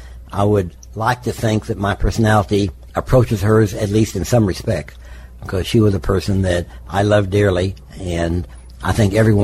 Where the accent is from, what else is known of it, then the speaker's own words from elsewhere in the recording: St. Joseph, Missouri, United States; born there; I was born in St. Joseph, Missouri. At the time of my birth, my parents lived in Maud, Oklahoma, but I was born in St. Joseph because that was the home of my mother's parents.